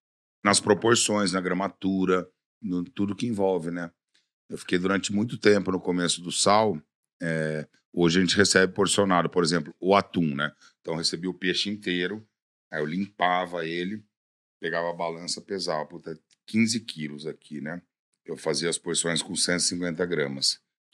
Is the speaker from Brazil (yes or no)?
yes; Ribeirão Preto, São Paulo, Brazil; also born or lived in Piracicaba; Fiquei em Piracicaba até os 8 anos de idade. Com 8 anos de idade para 9, meu pai foi transferido numa empresa que ele trabalhava. Aliás, ele saiu da empresa que ele estava, foi contratado numa empresa em Ribeirão Preto. E aí nós fomos para lá